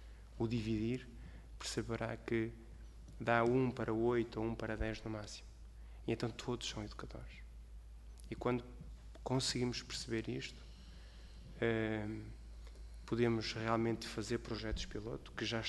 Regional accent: Porto, Portugal; Eu venho do Porto, somos vizinhos.

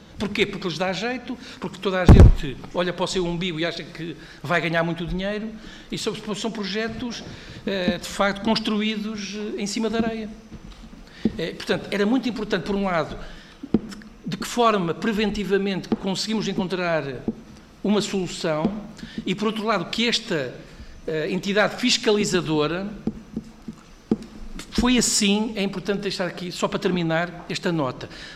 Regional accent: Bragança, Portugal; Eu sou de Bragança

